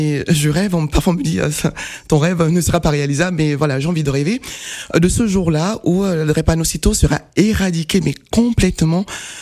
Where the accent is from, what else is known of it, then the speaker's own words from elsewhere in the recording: Cameroon; Déjà parce que je suis camerounaise, hein, il faut le souligner.